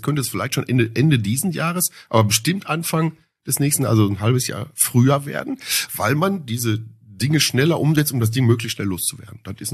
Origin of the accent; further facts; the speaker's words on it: Bochum, North Rhine-Westphalia, Germany; born there; in Bochum geboren.